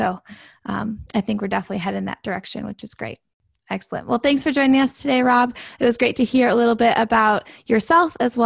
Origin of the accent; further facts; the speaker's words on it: Michigan, United States; I was born and raised in Michigan, a diehard Michigan State University fan, and lover of all the seasons you get when living in Michigan.